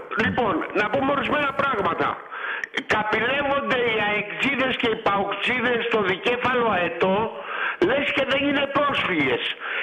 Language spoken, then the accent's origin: Greek; Kefalonia, Ionian Islands, Greece; είμαι από Κεφαλονιά